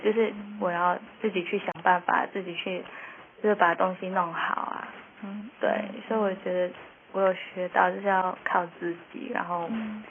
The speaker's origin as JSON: {"language": "Chinese", "country": "Singapore", "tie": "born or raised there", "said": "当然很想留在新加坡，因为家人都在那儿。然后，反正我从小就在那边长大，所以就是已经很习惯那个地方。"}